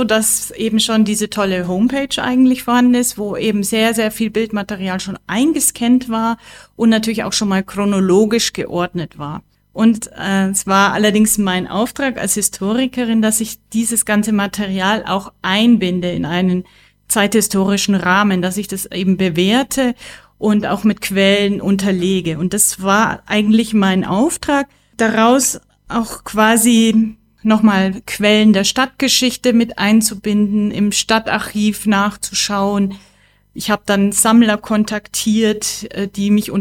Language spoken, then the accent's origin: German; Amberg, Bavaria, Germany; Ja, ich bin ja Ambergerin auch und ich bin ja in Amberg aufgewachsen. Ich bin in den Baumann-Kindergarten gegangen und habe auch in dem Baumann-Viertel gewohnt